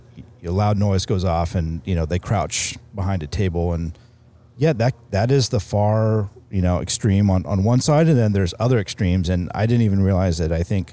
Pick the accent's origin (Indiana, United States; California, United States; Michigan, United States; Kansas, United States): California, United States; Santa Cruz; And I remember growing up in Santa Cruz where the water's 52 degrees.